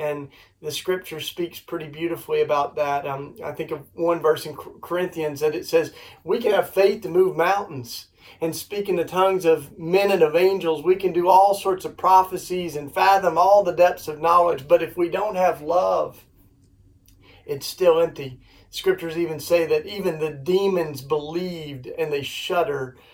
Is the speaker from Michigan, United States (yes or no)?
no; Tennessee, United States; the church that I grew up in, I grew up down in the Bible Belt in East Tennessee